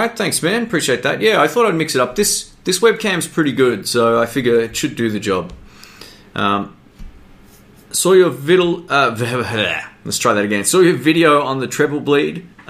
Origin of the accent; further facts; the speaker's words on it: Australia; I'm Aussie too.